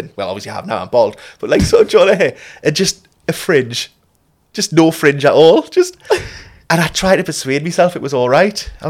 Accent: South Shields, North East England, United Kingdom; In my hometown as well. I was just at the Neon in South Shields with my hair like that.

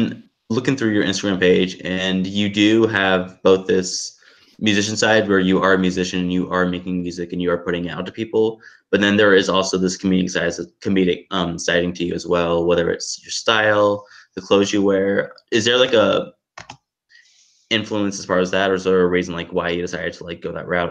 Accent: Atlanta, Georgia, United States; because like I'm from Atlanta, so like I understand like how like big like … 100,000 is

